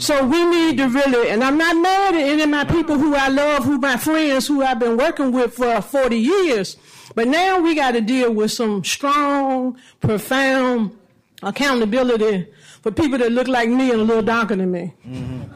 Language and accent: English; Richmond, Virginia, United States; I'm from Richmond, Virginia.